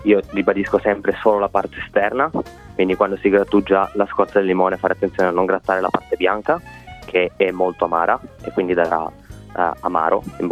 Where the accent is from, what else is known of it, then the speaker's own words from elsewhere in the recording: Turin, Piedmont, Italy; Guarda, io sono di Torino, da noi le chiamiamo o bugie o chiacchiere.